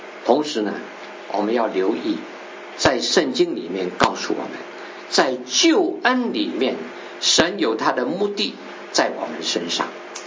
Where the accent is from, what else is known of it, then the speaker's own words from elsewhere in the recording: China; 我们中国人有些话很有意思，有人说我们中国人有些词汇都很有意思，要舍然后才能够得，做人要舍得，你不舍你就不会得。